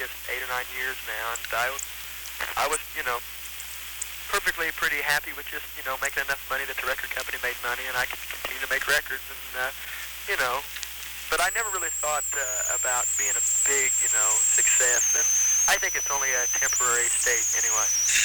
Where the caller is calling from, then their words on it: Bloomington, Indiana, United States; No, Bloomington.